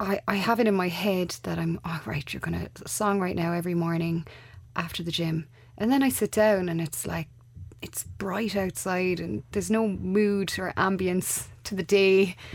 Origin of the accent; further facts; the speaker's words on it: Ireland; I'm from Ireland and this is a song